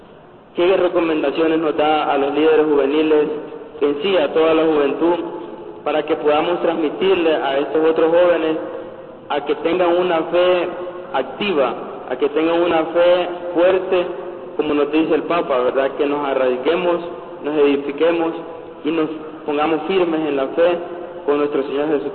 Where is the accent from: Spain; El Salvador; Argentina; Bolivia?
El Salvador; yo vengo de El Salvador